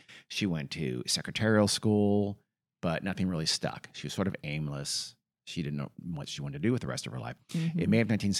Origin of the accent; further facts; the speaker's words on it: Australia; I'm Australian, it's Sheila in Australia